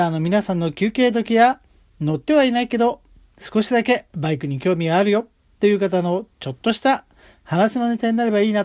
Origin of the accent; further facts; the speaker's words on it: Kanto, Japan; 私ら関東の人間にとって桜餅といえば